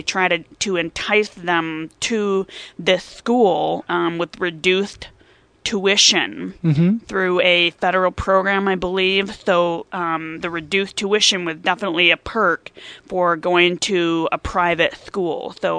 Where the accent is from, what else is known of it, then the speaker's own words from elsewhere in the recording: Albany, New York, United States; I was born and raised in Albany, so not too far from here, and returned to my native and home state.